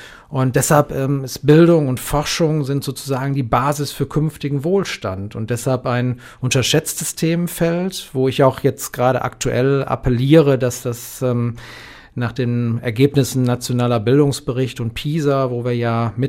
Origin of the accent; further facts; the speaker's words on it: Essen, North Rhine-Westphalia, Germany; Für meine Heimatstadt habe ich mich noch nie geschämt. Ich bin manchmal in Berlin dann Essenerklärer